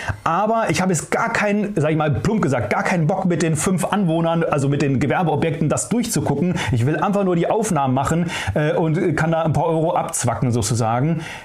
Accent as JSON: {"language": "German", "region": "North Rhine-Westphalia", "country": "Germany", "said": "wir kommen ja hier aus dem Lipperland"}